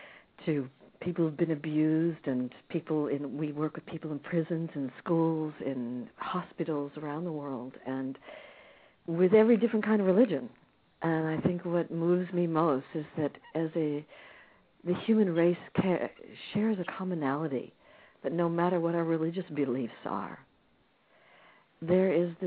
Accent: United States; now in Australia; I'm calling from Australia, and it's so good to be able to be with my fellow Americans.

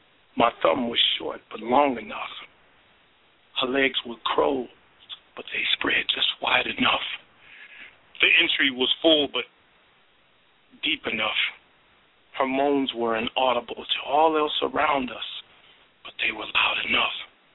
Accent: Chicago, Illinois, United States; I am from the South Side of Chicago, what I believe is the best city in the United States of America.

